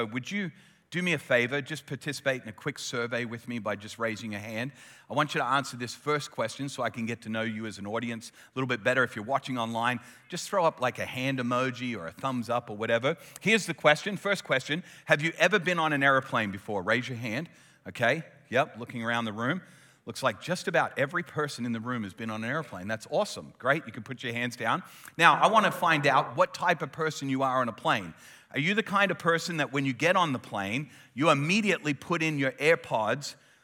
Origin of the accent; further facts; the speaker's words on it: Adelaide, South Australia, Australia; born there; accent: Australian; also born or lived in United States; So I was born in Adelaide, but raised by American parents, and I've traveled back and forth to the US and Australia my whole life. I'm a dual citizen.